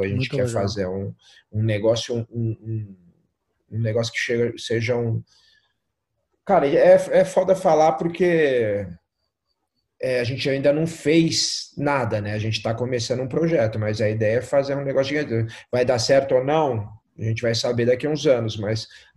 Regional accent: Brazil; eu sou brasileiro com o maior número de vitórias, mas eu queria ser o de todas as nacionalidades, né?

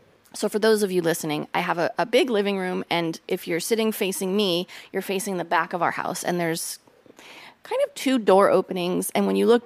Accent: Pacific Northwest, United States; Because I grew up in the Northwest. The South is very different.

